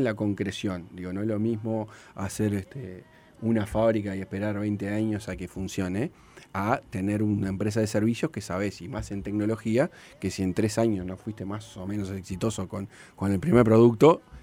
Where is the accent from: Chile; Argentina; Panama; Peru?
Chile; vengo de Chile